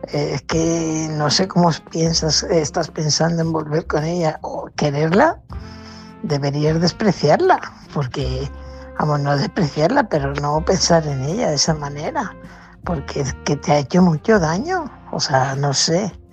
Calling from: Fuenlabrada, Community of Madrid, Spain; corresponsal de Fuenlabrada.

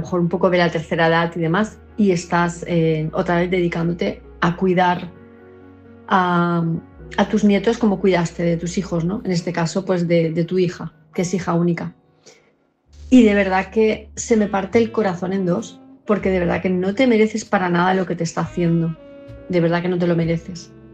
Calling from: Palma, Balearic Islands, Spain; de Palma de Mallorca

